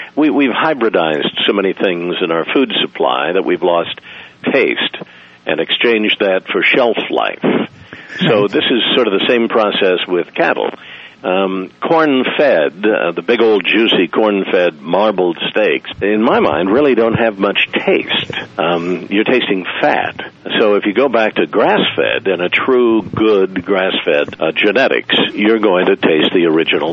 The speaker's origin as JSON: {"language": "English", "region": "Kansas", "country": "United States", "moved": "as an adult", "lives_now": "Chicago, United States", "said": "Well, I'm from Kansas, and I came to Chicago 40 years ago, basically on a broadcast career."}